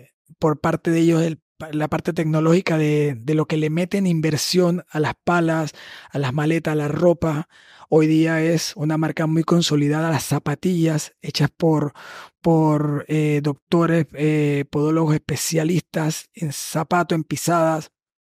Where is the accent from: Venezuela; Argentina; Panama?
Panama; Oye, soy de Panamá, ta, ta, ta, ta, ta.